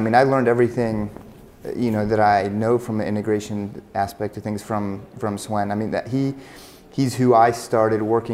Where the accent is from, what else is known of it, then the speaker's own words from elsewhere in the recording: Switzerland; also born or lived in Dayton, Ohio, United States; From Dayton, Ohio. I was born in Dayton, Ohio. Good old nice Midwest, moved to Europe when I was six, went to German school through 10. And then I started going to international schools, so back to English, but you know, international schools in Switzerland.